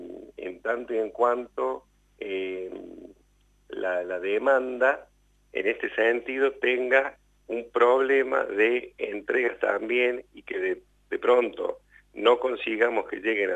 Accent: Argentina; como argentinos lo sabemos

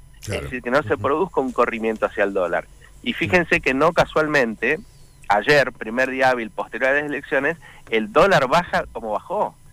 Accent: Argentina; así somos los argentinos

